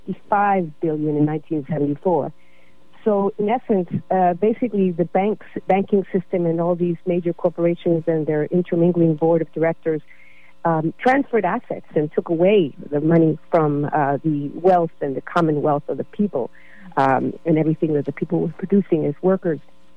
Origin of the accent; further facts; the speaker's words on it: New York City, New York, United States; born there; now in San Francisco, United States; I was born in 61 in New York City, and my mother was a community activist and had a daycare center